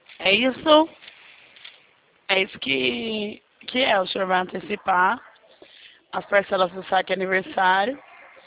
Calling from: Rio Claro, São Paulo, Brazil; Eu falo daqui da cidade de Rio Claro

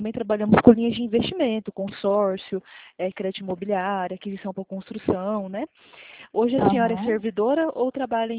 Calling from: Dourados, Mato Grosso do Sul, Brazil; Eu falo de Dourados, Mato Grosso do Sul, porém nós atendemos nível Brasil, todos os estados.

